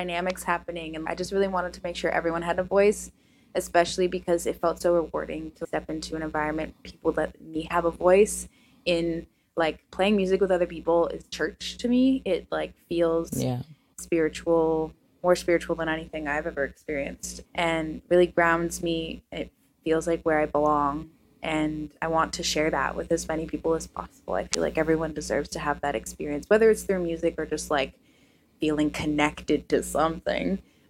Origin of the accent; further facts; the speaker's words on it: Ontario, Canada; moved away; I was almost a Victoria baby, but I was raised in Ontario, and then my mom took us on a trip to revisit out here